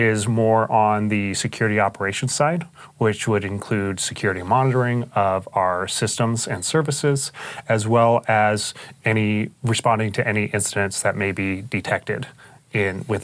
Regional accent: Boise, Idaho, United States; So growing up, I grew up in Boise, Idaho, and my dad was a photographer.

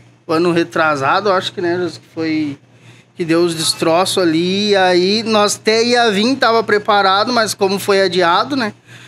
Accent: Canela, Rio Grande do Sul, Brazil; De Canela.

